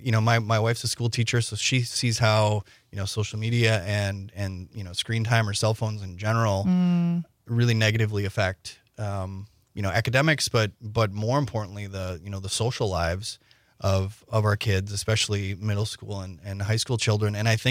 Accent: Wisconsin, United States; that comes naturally, I think, to those of us who are born and raised in Northeast Wisconsin.

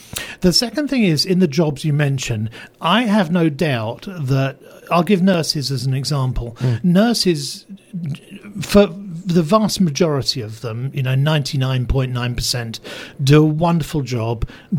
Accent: England, United Kingdom; we had this in the town I grew up in England

